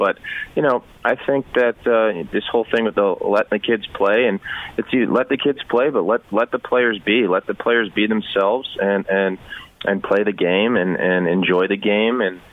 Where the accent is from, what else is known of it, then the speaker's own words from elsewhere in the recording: Cleveland, Ohio, United States; taking part in the first All-Star Game festivities back in my hometown of Cleveland would be, you know, a dream come true.